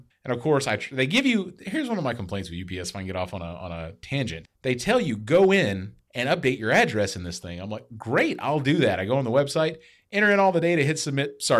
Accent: Mississippi, United States; Well, yeah, we're all from Mississippi. We can say that. We're from there.

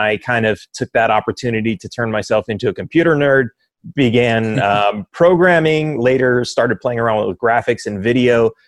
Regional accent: Los Angeles, California, United States; So I grew up in Los Angeles. It's kind of a socialist place of sorts. Everyone's pretty much a Democrat. It was very anti-gun.

